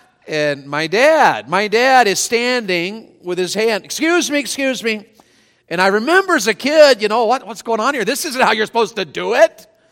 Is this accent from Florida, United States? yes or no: no; Tennessee, United States; I was raised in Tennessee in a quote-unquote Christian home.